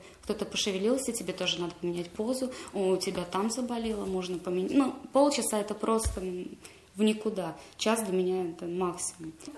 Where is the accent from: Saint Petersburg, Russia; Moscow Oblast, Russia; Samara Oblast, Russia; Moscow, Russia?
Saint Petersburg, Russia; я из Санкт-Петербурга.